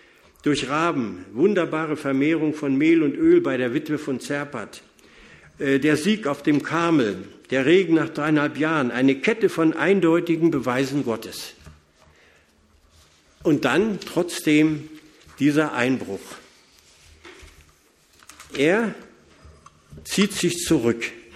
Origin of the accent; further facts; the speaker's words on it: Poland; born there; Ich bin nicht auf der Flucht geboren, 1942, irgendwo in Polen, gibt es heute gar nicht mehr wahrscheinlich den Ort